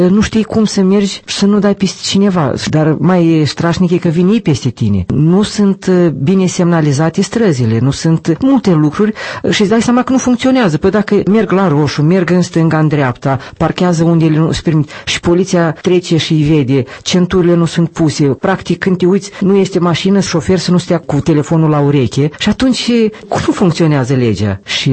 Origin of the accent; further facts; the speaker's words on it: Moldova; moved away as an adult; Eu când am plecat din Republica Moldova, am avut mari dificultăți pentru a-mi face echivalența la diploma mea